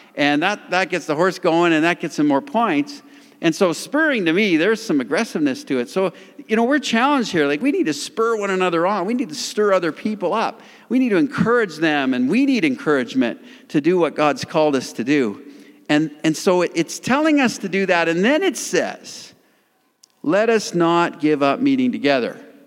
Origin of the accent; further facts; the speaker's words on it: Calgary, Alberta, Canada; Now, I come from Calgary, Alberta.